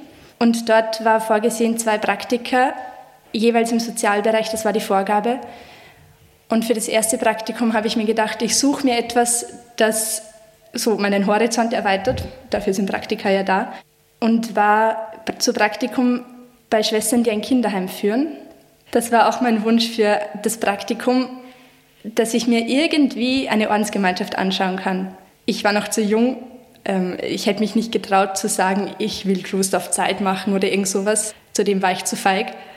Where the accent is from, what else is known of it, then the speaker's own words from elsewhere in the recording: Austria; now in Vienna, Austria; Ich komme aber nicht aus Wien, sondern aus der Nähe von Salzburg, 30 Kilometer nördlich, aus einer kleinen Gemeinde, die fast niemand kennt, mit knapp über 1000 Einwohnern, und habe mir nie vorstellen können, in die Stadt zu ziehen